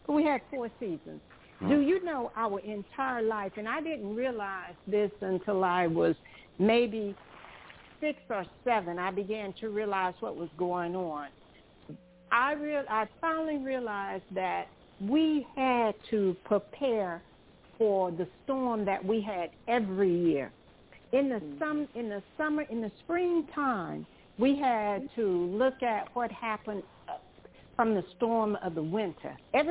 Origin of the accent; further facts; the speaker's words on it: North Carolina, United States; I grew up in Western North Carolina. Western North Carolina is 2,200 feet above sea level.